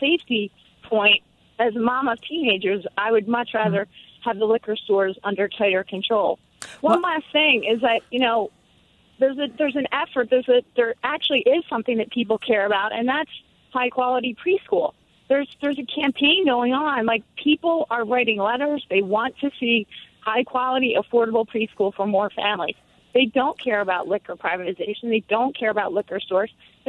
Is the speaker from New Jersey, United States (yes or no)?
yes; New Jersey, United States; I know I grew up in New Jersey. It was very easy for me to walk in as a 17-year-old, 18-year-old, and get served. It's not easy in Pennsylvania to do that.